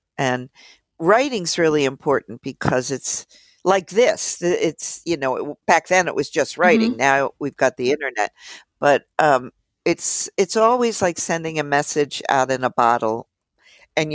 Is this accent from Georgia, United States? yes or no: no; Philadelphia, Pennsylvania, United States; because I grew up in Philly, I perceived being out there in the suburbs kind of nowhere.